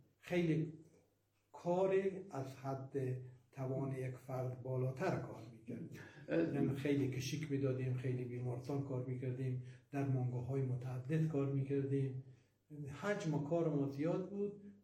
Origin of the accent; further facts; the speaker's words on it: Herat, Afghanistan; now in Mashhad, Iran; یعنی از هرات آمدیم با پشت در اون، بعد آمدیم قریان، از قریان آمدیم طایبات، از طایبات آمدیم مشهد، دیگه تو مشهد ساکن شدیم همونجا.